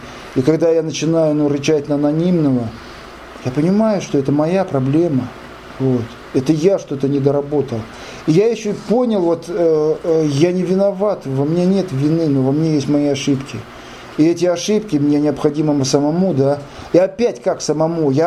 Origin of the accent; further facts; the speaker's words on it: Ufa, Bashkortostan, Russia; now in Moscow, Russia; А вот сижу, ребят, я все равно ваш, я уфимский, никуда я не денусь.